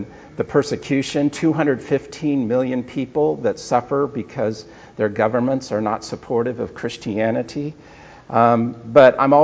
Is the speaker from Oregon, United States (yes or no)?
yes; Oregon, United States; In the state of Oregon, my home state